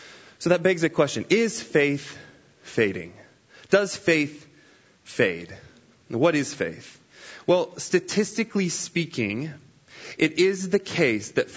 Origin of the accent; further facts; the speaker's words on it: Kansas, United States; I'm not from Texas. I am actually originally from Kansas, so a little bit up north from here.